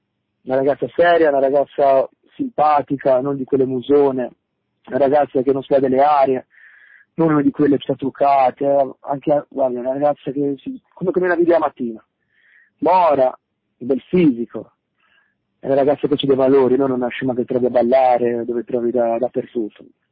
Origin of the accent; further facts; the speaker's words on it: Sicily, Italy; Il tradimento, guarda, da siciliano ti direi di no.